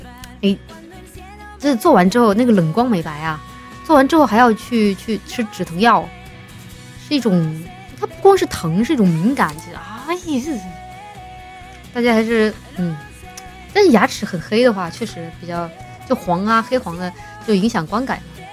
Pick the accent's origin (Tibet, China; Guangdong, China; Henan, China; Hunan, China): Hunan, China; 我是湖南人啊，半个湖南人。我爸是那边的，我妈是那边的，我爸是重庆这边的，所以是混血，混血姨，混血儿，